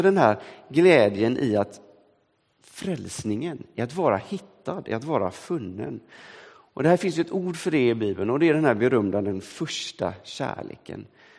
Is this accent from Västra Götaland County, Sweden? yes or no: yes; Gunnilse, Västra Götaland County, Sweden; i min hembygd i Gunnilse som jag är uppväxt